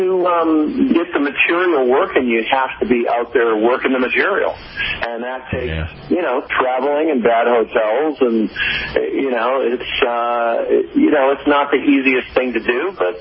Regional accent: United States; So even though I'm an American, there are some really great Canadians on this show.

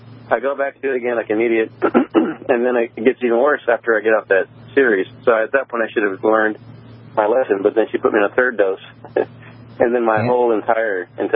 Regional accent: Austin, Texas, United States; I'm from Austin.

